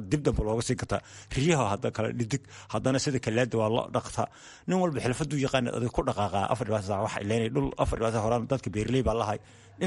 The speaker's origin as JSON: {"language": "Somali", "town": "Kelafo", "region": "Somali Region", "country": "Ethiopia", "said": "Qalaafe ayaan ka imid birimadii hore, lug baanan aga imid"}